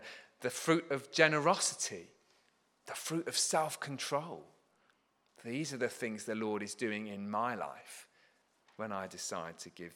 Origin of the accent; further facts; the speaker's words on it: England, United Kingdom; As an Englishman and as an English meat eater, the best smell in the world to me is the smell of the bacon sandwich.